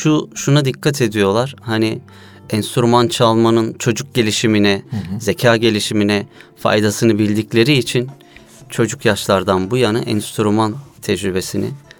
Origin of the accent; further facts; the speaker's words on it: Isparta, Turkey; also born or lived in Austria; bir 23 yıl kadar Avusturya'da yaşam sürdürdük. Sonrasında 2016 yılında 1 Mayıs ayında Isparta'ya, memleketime yerleştim. 2016'dan bu yana da vatanımızdayız. Artık temelli dönüş yaptık.